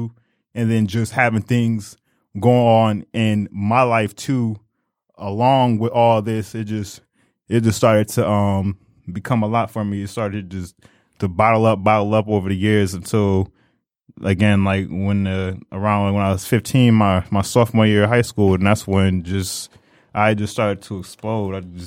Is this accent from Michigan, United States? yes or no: yes; Detroit, Michigan, United States; I'm from Detroit myself, so I've been used to the big city life